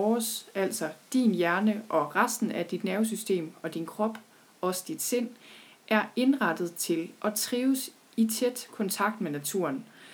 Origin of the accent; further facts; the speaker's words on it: North Denmark Region, Denmark; Jeg er selv født og opvokset i Thy.